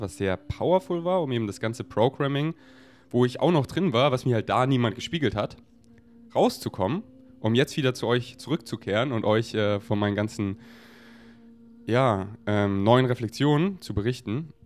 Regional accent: Germany; accent: German; Weil früher war mein deutscher Akzent noch viel stärker und mein Englisch nicht ganz so on point

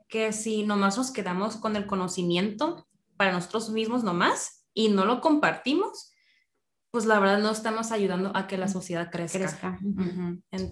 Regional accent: northern Mexico, Mexico; accent: norteño; mi voz en Spotify, mi acento todo norteño

